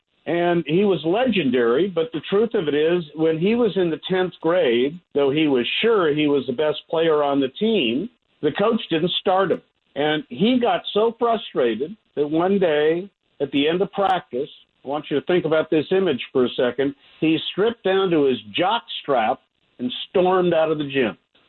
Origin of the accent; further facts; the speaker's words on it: Westwood, California, United States; You know, I grew up in Westwood.